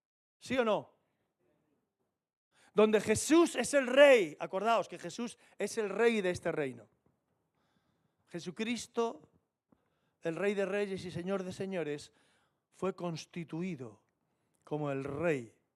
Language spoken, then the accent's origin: Spanish; Spain; Estamos aquí en la tierra, somos ciudadanos de la tierra y somos ciudadanos españoles.